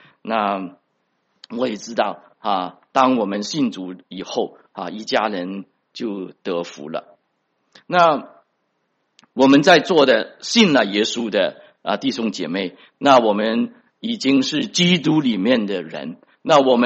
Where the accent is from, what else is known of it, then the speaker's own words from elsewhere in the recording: China; now in United States; 我自己也是国内来的，人家跟我传福音的话，我第一个就是说我是无神论者啊，我在国内长大的话，我从来没有听过耶稣啊